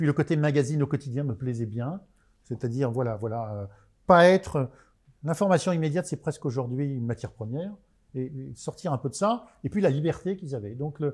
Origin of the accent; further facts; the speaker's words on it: Lille, Hauts-de-France, France; now in Paris, France; je suis pas parisien d'origine. Mmh. Je suis né dans le Nord et j'ai vécu pas mal de temps dans le Nord. Je suis né à Lille. Ouais. Donc, je vis à Paris